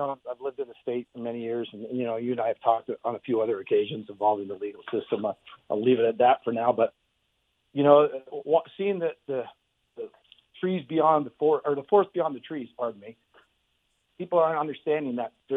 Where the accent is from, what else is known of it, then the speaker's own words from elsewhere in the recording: Vermont, United States; I mean, I have a friend of mine who lives back in Vermont, my home state